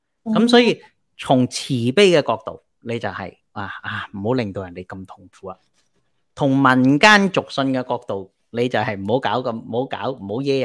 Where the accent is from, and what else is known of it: China